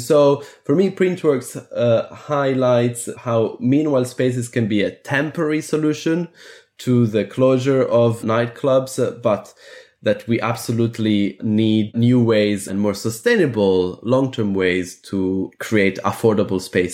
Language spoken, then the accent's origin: English; Athens, Attica, Greece; born there; English is a second language; I was born in Athens.